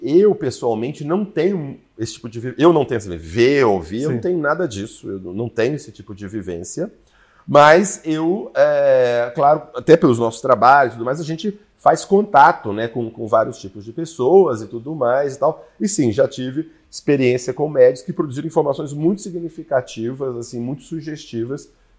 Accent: Brazil; Ao mesmo tempo, como um bom brasileiro, uma vivência religiosa diversificada, né, de espiritismo, umbanda, catolicismo

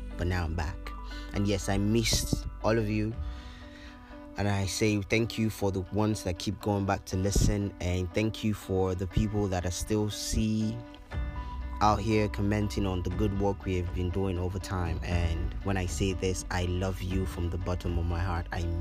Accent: Nigeria; Nigerian Youth, a podcast channel where we talk about everything, mental health, and how being a Nigerian can be really stressful and eventful at the same time.

